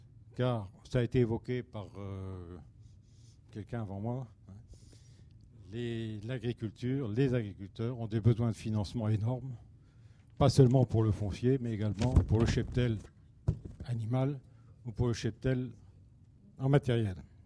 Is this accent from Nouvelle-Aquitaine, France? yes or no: yes; Nouvelle-Aquitaine, France; je viens d'une région bocagère, je viens de la Gâtine, terre d'élevage.